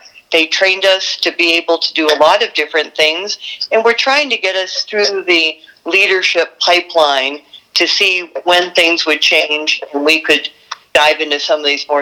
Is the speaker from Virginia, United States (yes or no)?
no; Chicago, Illinois, United States; But I grew up in Chicago, and I studied marketing, and I got a job in advertising